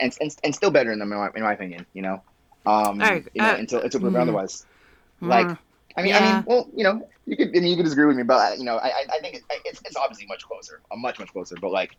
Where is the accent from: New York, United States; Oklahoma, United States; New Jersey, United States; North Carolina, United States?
New York, United States; Queens; It's, like, bro, I'm from Queens. I don't talk like that.